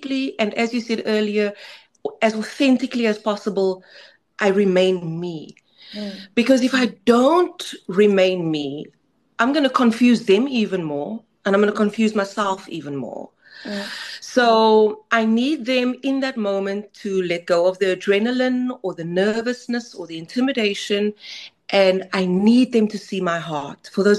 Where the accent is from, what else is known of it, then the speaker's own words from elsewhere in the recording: Mitchells Plain, Western Cape, South Africa; I grew up in Mitchells Plain, as you know, the hood.